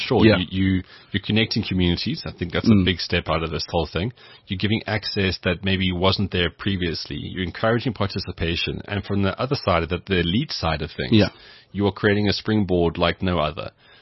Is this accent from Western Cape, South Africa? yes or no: yes; Cape Town, Western Cape, South Africa; I grew up in Cape Town